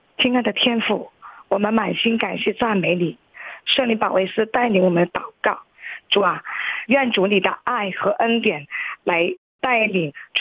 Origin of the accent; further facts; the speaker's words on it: Guangzhou, Guangdong, China; 各位听众，大家好，我是广州的